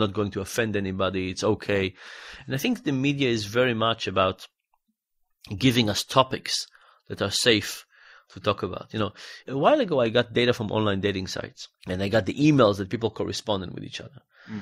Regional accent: Israel; I grew up in Israel.

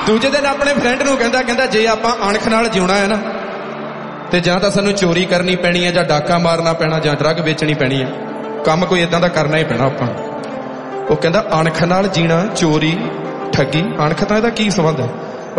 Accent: Punjab, India; moved away as an adult; ਅਸੀਂ ਜਿਹੜੇ ਪੰਜਾਬ ਤੋਂ ਜੰਮ ਪਲ ਕੇ ਇੱਧਰ ਆਏ ਹਾਂ ਵੱਡੇ ਹੋ ਕੇ ਆਏ ਹਾਂ

